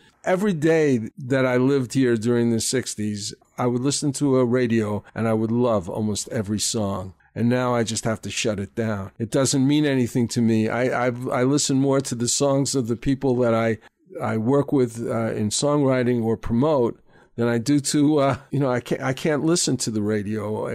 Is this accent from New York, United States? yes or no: yes; North Merrick, New York, United States; Okay, I grew up in North Merrick.